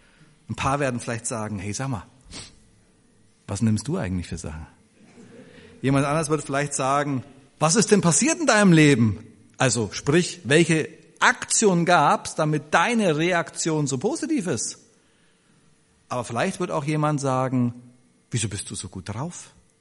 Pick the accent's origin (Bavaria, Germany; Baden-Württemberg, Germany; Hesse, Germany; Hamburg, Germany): Bavaria, Germany; Ich komme aus Bayern ursprünglich, da gibt es diesen Spruch.